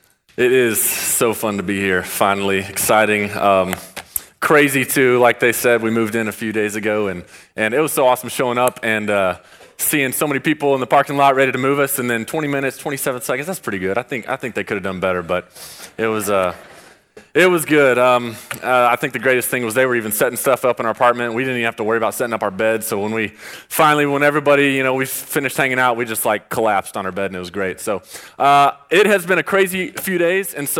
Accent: Dallas, Texas, United States; I grew up in the Dallas area. My parents and actually my sister, they all live in Colorado now.

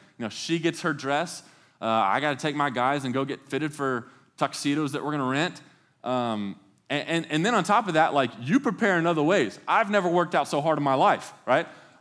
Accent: Mesquite, Texas, United States; we had to drive to my hometown and get some pictures of all these places that I grew up. And so I was like, do you want to come with me? Because she hadn't actually been there with me yet. And she was like, yeah, sure. And so picked her up early that morning. We drive to Mesquite, Texas

